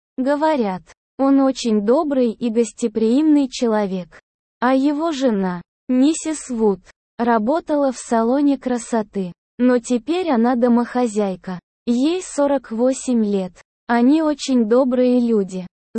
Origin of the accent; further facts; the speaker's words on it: Saint Petersburg, Russia; now in California, United States; Всем привет из солнечной Калифорнии. … Уже 8 лет я проживаю в США. Я родился и вырос в Питере.